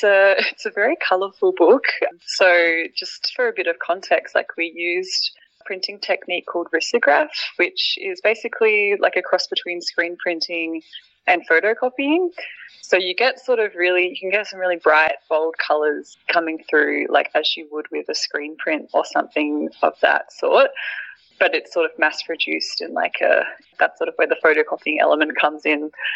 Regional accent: Adelaide, South Australia, Australia; I grew up in Adelaide, and it's even less Indonesian food in Adelaide.

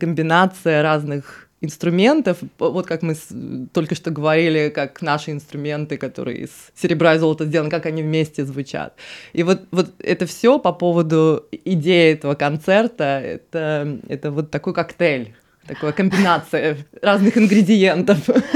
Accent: Russia; moved away; also born or lived in Saint Petersburg; репертуар, который, на котором я выросла в России. В России

